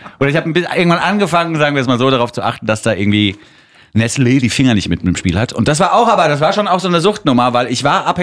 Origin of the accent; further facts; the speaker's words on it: Switzerland; als Schweizer habe ich dir schon öfter gestanden, dass ich da drauf stehe.